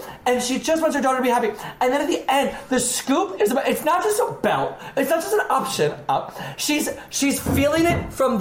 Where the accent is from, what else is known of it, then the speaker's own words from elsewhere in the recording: Maryland, United States; I'm from Maryland.